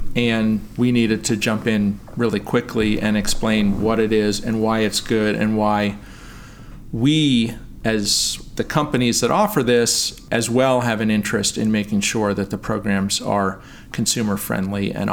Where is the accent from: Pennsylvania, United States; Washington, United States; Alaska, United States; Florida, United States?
Pennsylvania, United States; Pittsburgh; I grew up in Pittsburgh, Pennsylvania.